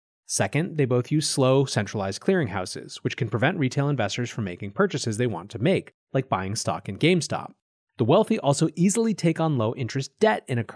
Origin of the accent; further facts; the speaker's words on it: United States; Bitcoin can also help solve problems in countries with healthier economies, including the US, my home country.